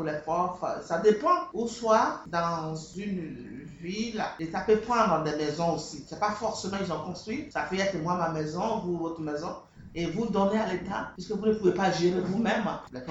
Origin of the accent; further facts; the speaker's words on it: Abidjan, Côte d’Ivoire; now in Paris, France; je suis de la Côte d'Ivoire. En 1999, je suis arrivée ici. 13 septembre 1999.